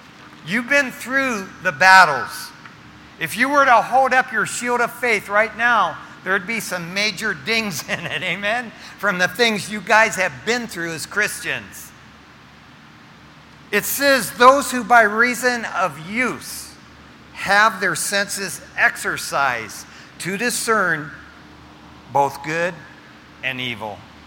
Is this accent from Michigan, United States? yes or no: yes; Michigan, United States; Growing up in Michigan, I didn't even know what a burrito was, or a taco.